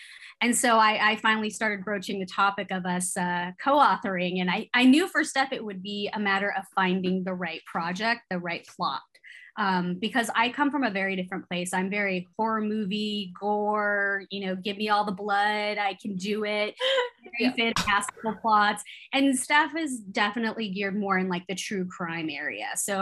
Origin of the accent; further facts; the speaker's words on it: California, United States; You know, I grew up in California, so it was always in my ear anytime something would happen with him or Zodiac